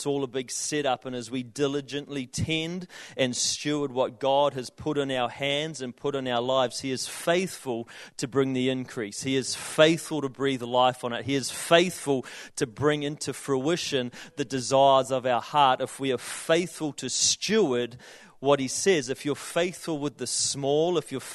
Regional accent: Whangarei, Northland, New Zealand; I was born and raised in Whangarei, so I miss the smell of the ocean and the sound of the crashing waves

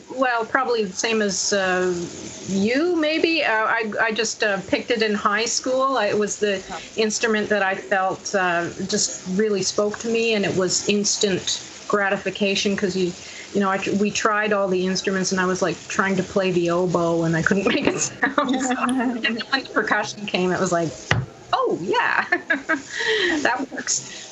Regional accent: Montreal, Quebec, Canada; I grew up in Montreal, Quebec

